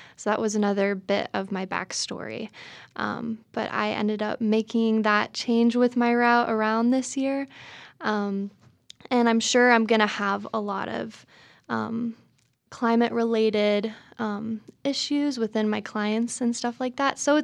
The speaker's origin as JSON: {"language": "English", "town": "Reno", "region": "Nevada", "country": "United States", "tie": "born or raised there", "lives_now": "Ashland, United States", "said": "Yeah, so I actually grew up in Reno, Nevada. I've been living in Ashland for around 4 years."}